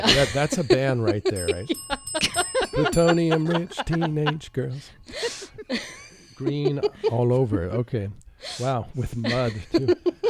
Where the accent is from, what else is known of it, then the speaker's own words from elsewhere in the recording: Park Ridge, Illinois, United States; born there; Well, Park Ridge, Illinois, but yeah.